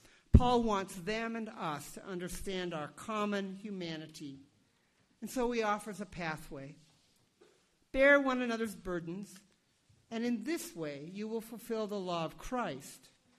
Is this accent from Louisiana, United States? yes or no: no; Seattle, Washington, United States; When I was growing up in Seattle